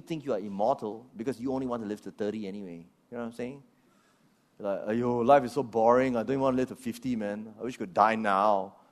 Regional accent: Australia; now in Singapore; I'm a migrant myself. I came from Australia here. I have permanent residency in Singapore and Australia.

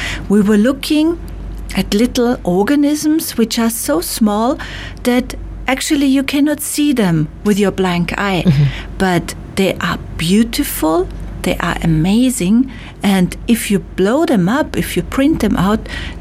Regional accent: Austria; now in Tropics; We come from Austria in Europe, where you have four seasons, you know, which is very far up north.

